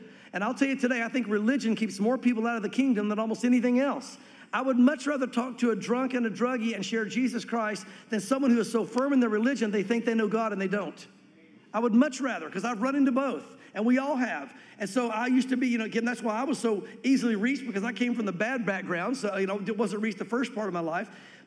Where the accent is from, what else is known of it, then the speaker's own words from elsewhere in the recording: the South, United States; growing up in the South, growing up in your normal denominational church